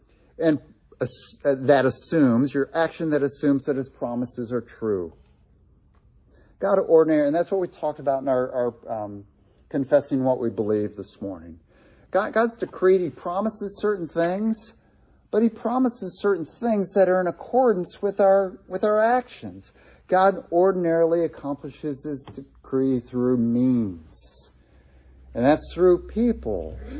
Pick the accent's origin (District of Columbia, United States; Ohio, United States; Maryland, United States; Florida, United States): Ohio, United States; Delaware; And he spoke at Gray Chapel in my hometown, political speech in his campaign.